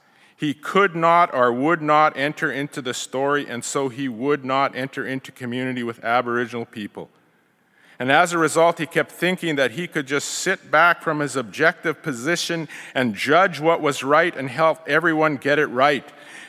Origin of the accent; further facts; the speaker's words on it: Canada; I come from Treaty 8.